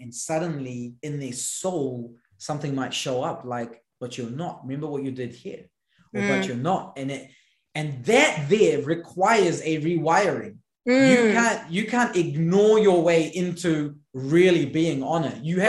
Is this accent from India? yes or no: yes; India; because I am an Indian man who is 36, who is brown skin and has a beard.